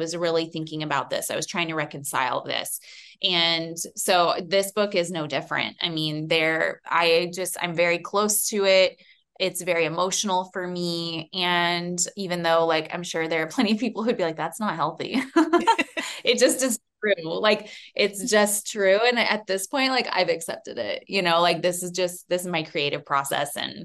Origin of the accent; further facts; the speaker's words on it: Texas, United States; I grew up in Texas, which is, you know, every state in the South, even though Texas isn't technically the South